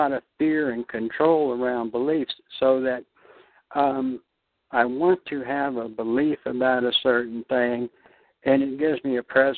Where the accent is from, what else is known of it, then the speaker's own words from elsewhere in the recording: New Jersey, United States; born there; accent: Northern; moved away; I had a Northern accent at the time. I was born in New Jersey. Well, I had to learn how to talk Southern style real quick just for survival.